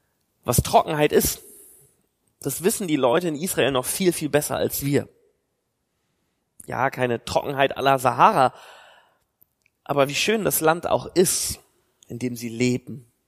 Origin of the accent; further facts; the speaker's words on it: Oldenburg, Lower Saxony, Germany; Ich meine, klar, ich komme aus Oldenburg. Ein paar Kilometer hinter Oldenburg fängt die Nordsee an mit sehr, sehr viel Wasser.